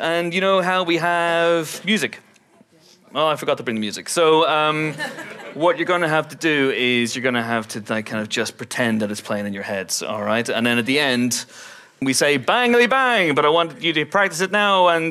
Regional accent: Northern Ireland, United Kingdom; being of Irish stock, although north of the border

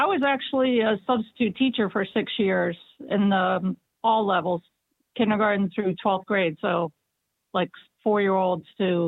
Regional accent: West Virginia, United States; West Virginia.

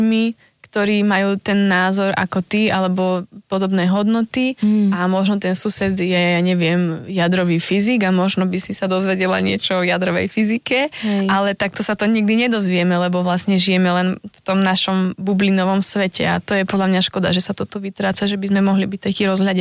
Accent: Brezno, Banská Bystrica Region, Slovakia; Ja som z Brezna, nehnevaj sa, ja som zo stredného Slovenska.

